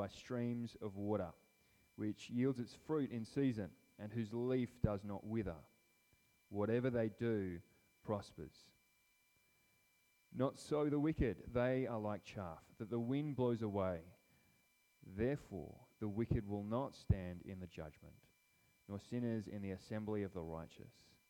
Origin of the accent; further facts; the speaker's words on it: Tasmania, Australia; now in Subiaco, Australia; I grew up in Tassie on the coast and in the farmland, so familiar with living in the bush. It's great. But then moved over here